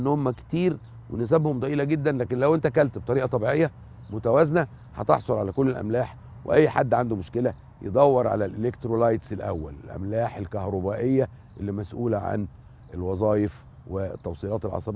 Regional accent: Egypt; وإحنا عندنا في مصر ملح صخري بيجي من سيوة وبيجي من جبال سيناء.

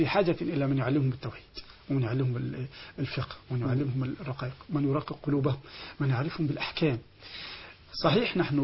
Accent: Egypt; لأن عندنا في مصر ناس تعودوا على شيء

